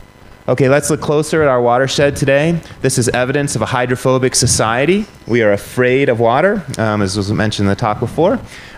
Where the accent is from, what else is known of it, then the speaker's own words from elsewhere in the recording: Tucson, Arizona, United States; the situation in my hometown of Tucson, Arizona